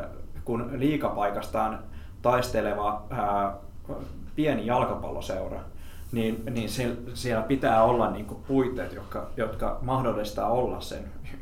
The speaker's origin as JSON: {"language": "Finnish", "town": "Jakobstad", "region": "Ostrobothnia", "country": "Finland", "said": "mä oon pietarsaarelainen ja pidän itseäni jollain tavalla jalkapalloihmisenä"}